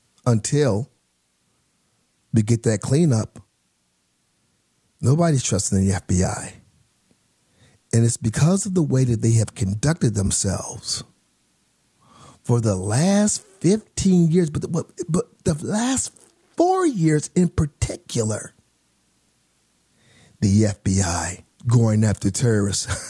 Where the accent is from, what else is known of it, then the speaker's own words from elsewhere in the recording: Phoenix, Arizona, United States; I am from Phoenix, Arizona.